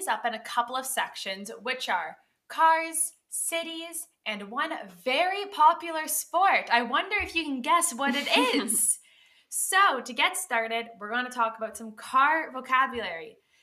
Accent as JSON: {"language": "English", "country": "Canada", "said": "I'm Canadian, so I have always spoken American English"}